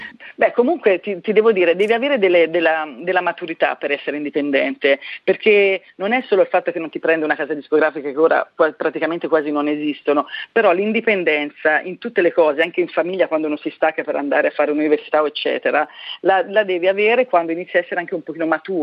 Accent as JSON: {"language": "Italian", "region": "Tuscany", "country": "Italy", "said": "Essendo una toscana"}